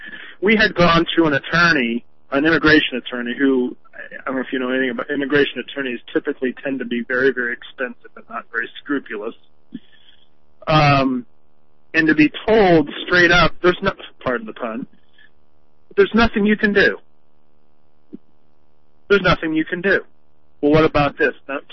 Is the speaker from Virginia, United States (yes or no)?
no; Ohio, United States; and I have to tell you, I'm actually from Ohio.